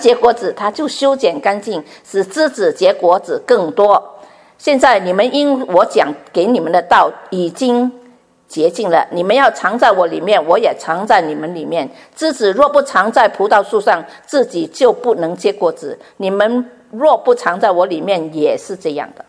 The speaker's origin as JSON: {"language": "Chinese", "town": "Chaozhou", "region": "Guangdong", "country": "China", "said": "我是潮州人，所以每一个人一听说你是潮州人就讲一句话，自己顾自己啊"}